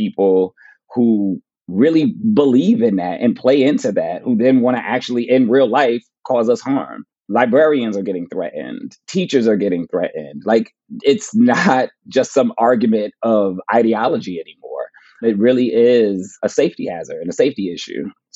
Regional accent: New Jersey, United States; Like, I'm from New Jersey.

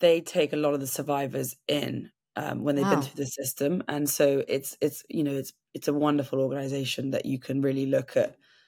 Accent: England, United Kingdom; As an English person, we don't really ask questions

